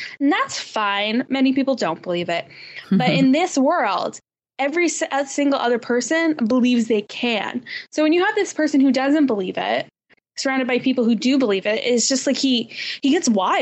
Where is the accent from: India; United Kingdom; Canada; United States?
Canada; I'm like, yeah, I know I'm Canadian. Like we've been doing this for years and none of us complained about it.